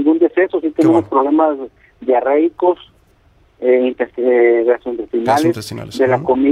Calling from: Ojinaga, Chihuahua, Mexico; Somos la frontera de Chihuahua, Ojinaga, Chihuahua

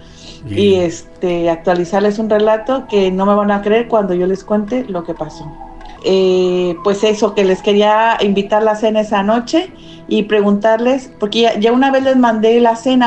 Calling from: Valencia, Valencian Community, Spain; also born or lived in Mexico; de Valencia.

